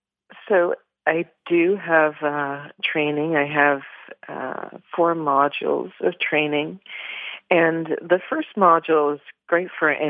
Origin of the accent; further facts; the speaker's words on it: Toronto, Ontario, Canada; I grew up growing up in Toronto